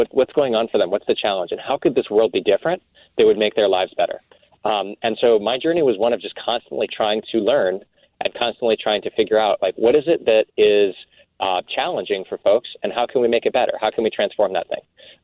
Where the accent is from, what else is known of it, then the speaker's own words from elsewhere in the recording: El Paso, Texas, United States; also born or lived in Midwest; I was born in the Midwest, and when I was very young, my folks, my mom went to go work for the U.S. military down on the Mexican border in El Paso, Texas, as a doctor.